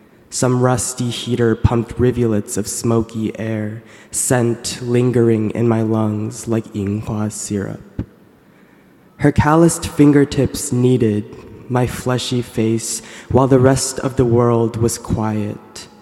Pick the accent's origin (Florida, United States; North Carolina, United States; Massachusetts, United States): Massachusetts, United States; Boston; I'm the National Student Poet of the Northeast, and I am from Boston.